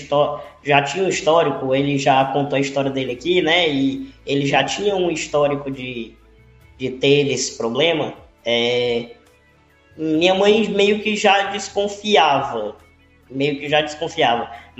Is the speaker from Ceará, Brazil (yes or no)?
yes; Nova Russas, Ceará, Brazil; born there; Eu nasci em Nova Rússia, eu nasci em 2001